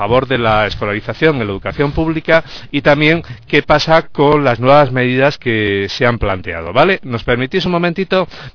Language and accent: Spanish; Córdoba, Andalusia, Spain; Pues yo soy de Córdoba